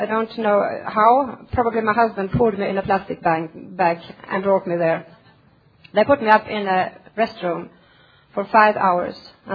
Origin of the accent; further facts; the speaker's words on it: Sweden; I'm an alcoholic. I'm from Sweden.